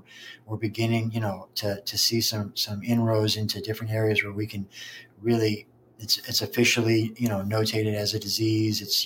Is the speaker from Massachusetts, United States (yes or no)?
no; New Jersey, United States; I grew up in New Jersey. It rains, the water soaks into the ground.